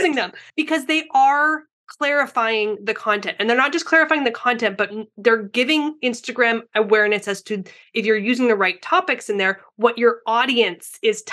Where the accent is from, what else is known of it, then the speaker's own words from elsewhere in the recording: Canada; now in San Diego, United States; We're spoiled in San Diego. I get it. I'm from Canada.